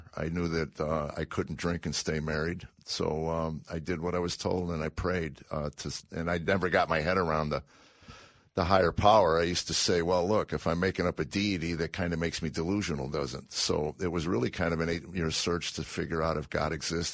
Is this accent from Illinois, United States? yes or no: yes; Chicago, Illinois, United States; Well, I grew up in Chicago.